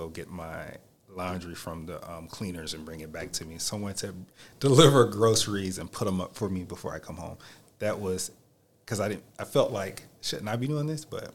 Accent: United States; where are you from? The U.S. Oh, you must be doing something with education. Yeah, how do you know that? You Americans, that's what you guys are here for.

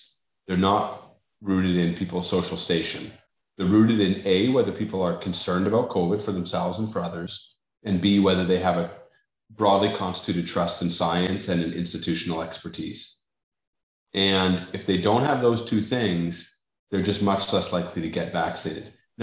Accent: North Bay, Ontario, Canada; I grew up in North Bay, which is a town of 50, 60,000 people, but it's, you know, it's Northern Ontario, a great place.

